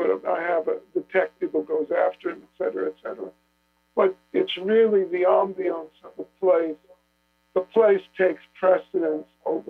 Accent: New York City, New York, United States; Well, I grew up on the Lower East Side and always wanted to write a novel about what I saw and experienced as a child, because my grandparents lived on the Lower East Side

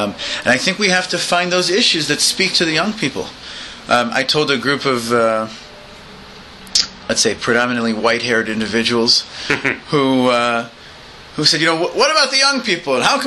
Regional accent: United States; at least I knew growing up in the States

